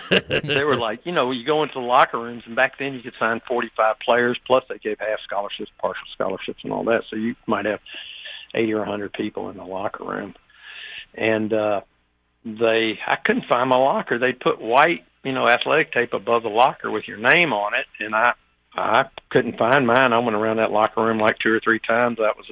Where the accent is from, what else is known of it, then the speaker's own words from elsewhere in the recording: Tennessee, United States; I came from Father Ryan, and Father Ryan was the first integrated high school in the state of Tennessee, and that was 1958, so think about that.